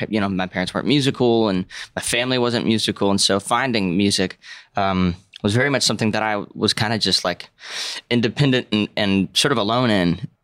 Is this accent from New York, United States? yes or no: no; Breaux Bridge, Louisiana, United States; I grew up in Brobridge, Louisiana. So just outside of Lafayette.